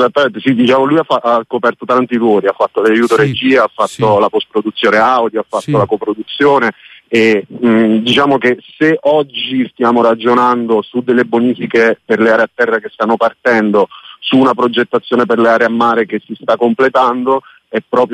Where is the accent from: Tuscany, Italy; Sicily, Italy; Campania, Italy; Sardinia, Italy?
Campania, Italy; Scafati; No, io sono originario di Scafati